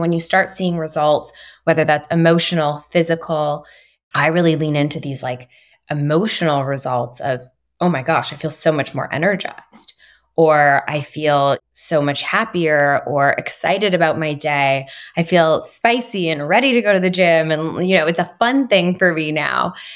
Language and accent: English; Montreal, Quebec, Canada; I'm originally from Montreal, so I have that French background.